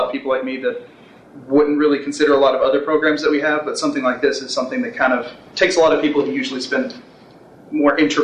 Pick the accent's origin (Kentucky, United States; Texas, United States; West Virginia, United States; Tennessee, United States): Kentucky, United States; Princeton; I'm from Princeton, Kentucky, a small town farther west of here